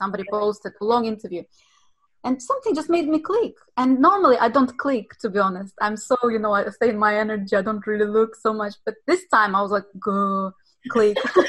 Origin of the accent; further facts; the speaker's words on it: Russia; I was working in tourism back in Russia. I'm from Russia.